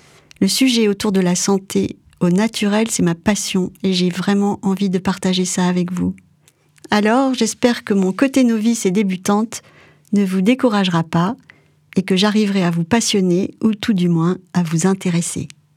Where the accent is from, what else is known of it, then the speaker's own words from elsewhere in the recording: Provence-Alpes-Côte d'Azur, France; même si je viens de Provence et que quand j'étais petite, mes oncles parlaient en patois.